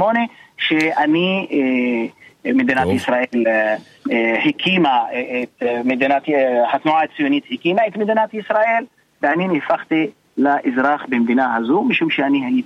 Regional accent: Palestine; נכון, על חשבוני כפלסטיני.

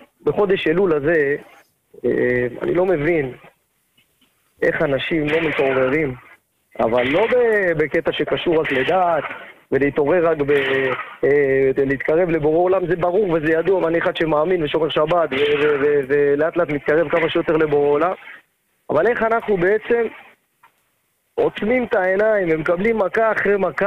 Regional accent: the south, Israel; אני מהדרום, ואני לא שומע את ה... לקושי שומע את הרדיו שלכם לצערי.

